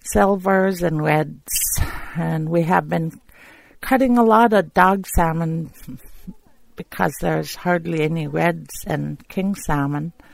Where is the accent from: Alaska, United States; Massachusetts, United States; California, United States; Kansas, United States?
Alaska, United States; Crooked Creek; I'm from Crooked Creek, Alaska.